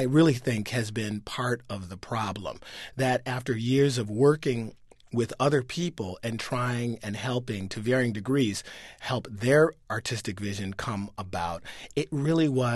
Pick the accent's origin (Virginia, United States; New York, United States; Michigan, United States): Michigan, United States; Detroit; You know, I grew up in Detroit, Michigan. Yeah, I went to Yale.